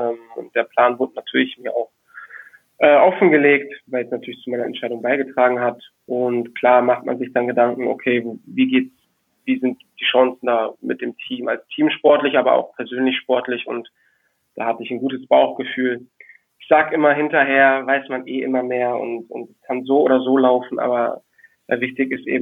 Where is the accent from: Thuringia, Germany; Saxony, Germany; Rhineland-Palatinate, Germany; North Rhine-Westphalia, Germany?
North Rhine-Westphalia, Germany; Düsseldorf; Und ich als Düsseldorfer, der eben auch mit Tradition groß geworden ist